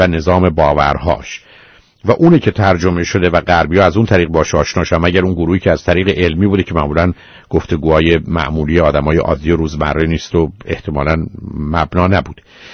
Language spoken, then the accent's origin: Persian; Iran; به عنوان یه ایرانی